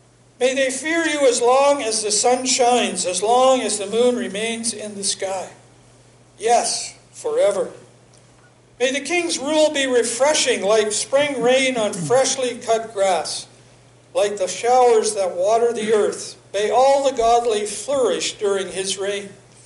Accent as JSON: {"language": "English", "country": "Canada", "said": "here's my personal but somewhat shorter observation about being a Canadian."}